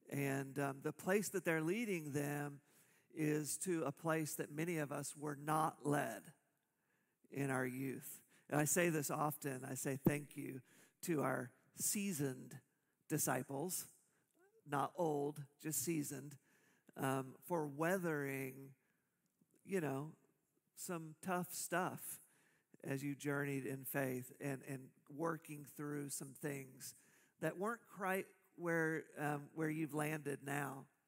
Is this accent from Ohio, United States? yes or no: no; Tulsa, Oklahoma, United States; I grew up in Tulsa